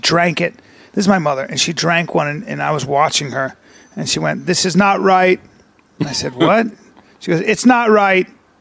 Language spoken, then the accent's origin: English; Saudi Arabia; When I was growing up in Saudi Arabia, you can only get Pepsi.